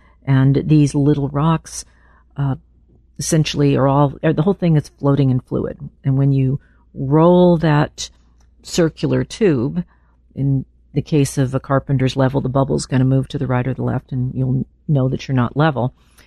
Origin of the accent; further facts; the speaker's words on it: Los Angeles, California, United States; And I grew up in Los Angeles and learned to walk around when it was 102.